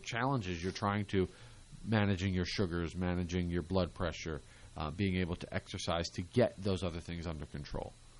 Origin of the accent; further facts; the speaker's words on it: Pennsylvania, United States; And growing up in Pennsylvania, we something called the canary in the coal mine.